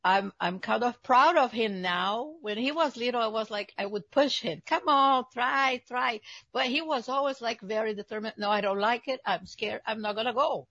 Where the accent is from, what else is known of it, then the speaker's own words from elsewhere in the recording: Brazil; English is a second language; moved away as an adult; now in United States; I'm from Brazil. Mm-hmm. So I did write two books in Brazil, got them published. And then I moved here to United States in 1991, I think.